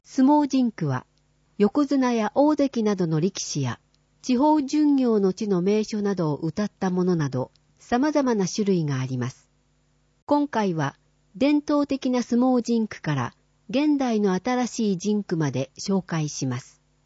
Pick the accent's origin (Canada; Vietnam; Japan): Canada; 私の母国カナダの人は、他の英語圏に比べてよく謝ると言われています。日本とカナダには、思わぬところに共通点があったみたいですね。